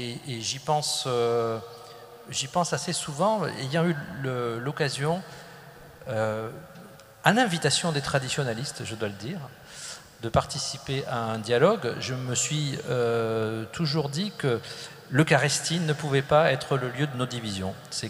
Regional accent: Toulouse, Occitanie, France; je l'ai connu dans mon enfance, ici à Toulouse

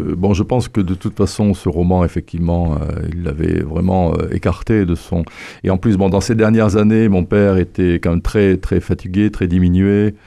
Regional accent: Guéret, Nouvelle-Aquitaine, France; dans le bureau de mon père à Talence, dans la banlieue de Bordelaise, après avoir été dans mon enfance à Guéret, donc dans l'appartement que mes parents occupaient

